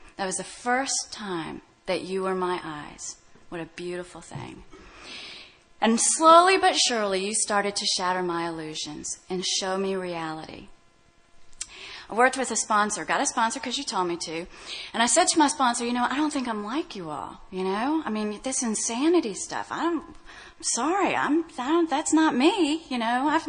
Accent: Louisville, Kentucky, United States; In college, I was telling girls, because I came from Louisville, Kentucky, that I dated Tom Cruise.

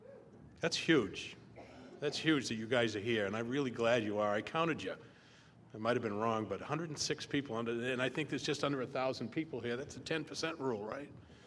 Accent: Boston, Massachusetts, United States; now in San Diego, United States; I'm a Yankee. I'm not from San Diego originally. I'm from Boston originally. I bottomed out in Boston, but I got sober in San Diego, really.

